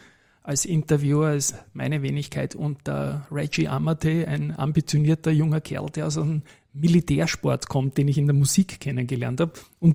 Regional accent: Austria; Das hätte man ja gar nicht glauben können als Österreicher.

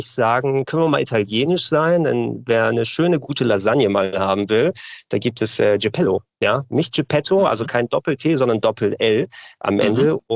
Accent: Hamburg, Germany; born there; obwohl ich griechischer Herkunft bin, gebürtig in Hamburg natürlich mit griechischen Eltern.

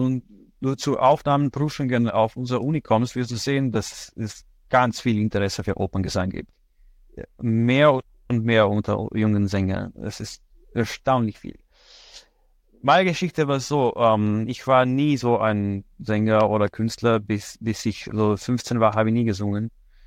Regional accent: Slovenia; ich komme aus Slowenien ursprünglich

